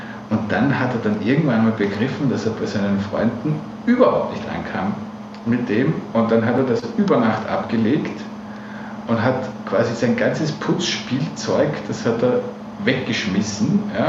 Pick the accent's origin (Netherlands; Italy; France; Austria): Austria; ich bin am Land aufgewachsen in Österreich und ich bin jetzt aber auch nicht in einem besonders konservativen Haushalt aufgewachsen und schon gar nicht bürgerlich. Also ich komme aus sehr kleinen Verhältnissen.